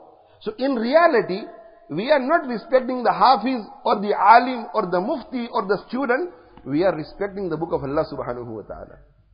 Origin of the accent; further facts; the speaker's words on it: Pakistan; I am a Pakistani and I am respecting this imam because he is a Pakistani.